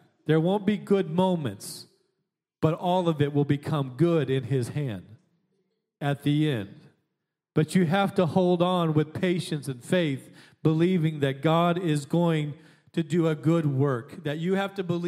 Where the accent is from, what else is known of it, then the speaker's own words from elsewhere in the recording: Alaska, United States; I grew up in Alaska.